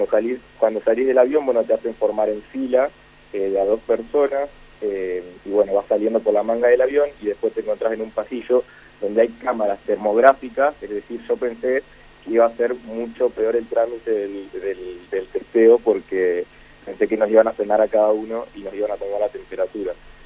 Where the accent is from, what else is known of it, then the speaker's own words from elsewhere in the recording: Federal, Entre Ríos, Argentina; now in Mar del Plata, Argentina; yo soy de Entre Ríos, de Federal, me vine a hacer la cuarentena a Mar del Plata